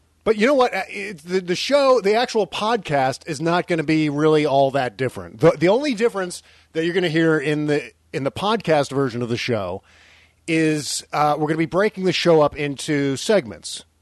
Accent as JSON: {"language": "English", "town": "Washington", "region": "District of Columbia", "country": "United States", "tie": "born or raised there", "said": "And I grew up in Washington, D.C., so I know all of the places there."}